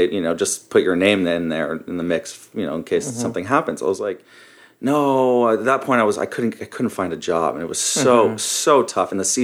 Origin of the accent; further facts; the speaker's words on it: Santa Monica, California, United States; But I grew up in Santa Monica, California, right over the hill on the west side. I went to high school out here in Sherman Oaks, Notre Dame.